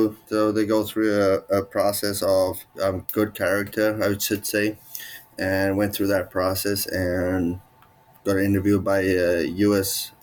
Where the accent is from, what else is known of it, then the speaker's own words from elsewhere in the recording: South Africa; English is a second language; moved away; pretty much give up my rights as being a South African anymore. And now I have to stand and be a citizen, I would say, and defend the country when it's called for and stuff. So I had to give up all my South African rights.